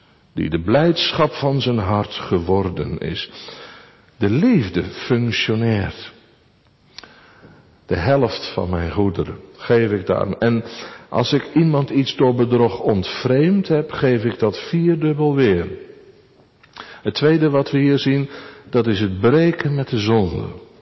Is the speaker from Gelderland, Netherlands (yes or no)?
no; Hoogvliet, South Holland, Netherlands; In Hoogvliet, waar ik opgegroeid ben